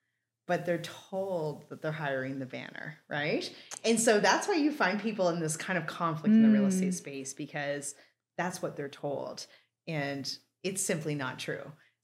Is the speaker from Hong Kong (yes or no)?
no; Shediac, New Brunswick, Canada; Except I come from Shediac, New Brunswick, which is the lobster capital of the world.